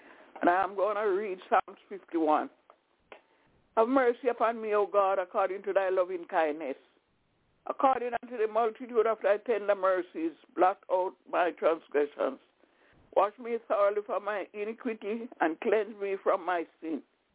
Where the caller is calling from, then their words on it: Albany, New York, United States; I'm calling from Albany in New York.